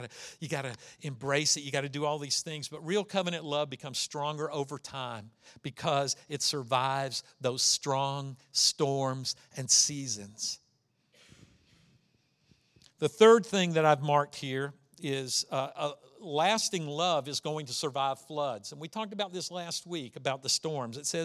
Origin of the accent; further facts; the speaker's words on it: Ohio, United States; that's my Ohio tan, you know, because I'm originally from Ohio